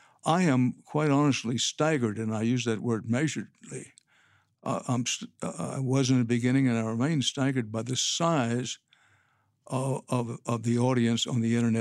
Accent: Texas, United States; I'm a Texan by birth and by choice.

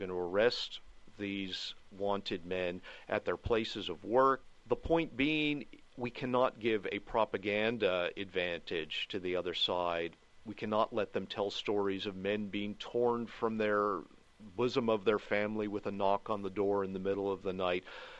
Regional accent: Massachusetts, United States; born there; Well, I live in Virginia. I was born in Massachusetts, so what does that make me? I guess a carpetbagger, right?

